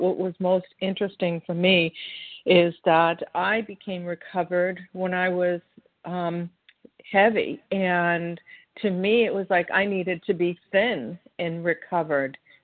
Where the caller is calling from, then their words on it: Massachusetts, United States; So it's good to be here, and I am calling from Massachusetts